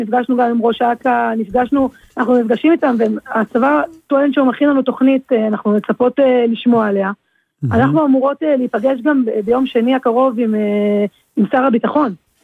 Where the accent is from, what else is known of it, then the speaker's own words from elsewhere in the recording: Jerusalem, Jerusalem District, Israel; אנחנו מירושלים.